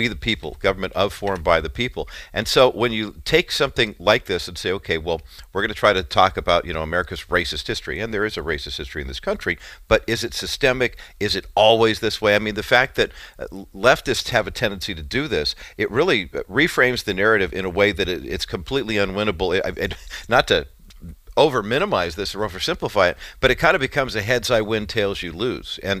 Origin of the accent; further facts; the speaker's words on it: California, United States; I mean, I grew up in California, so all of our American history was, yes, you know, we won the War of Independence, and now let's build missions because it's California history.